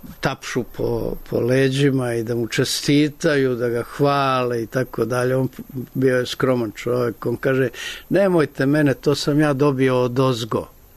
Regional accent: Murtenica, Šumadija and Western Serbia, Serbia; E, ja sam došao iz Murtenice.

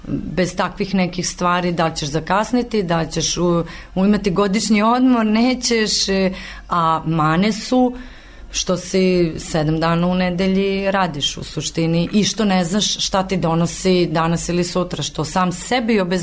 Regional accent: Serbia; kod nas u Srbiji je kult venčanja

